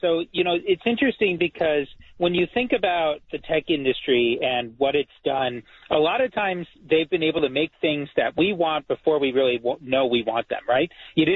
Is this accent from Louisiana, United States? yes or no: no; California, United States; I'm from California, so we say soda.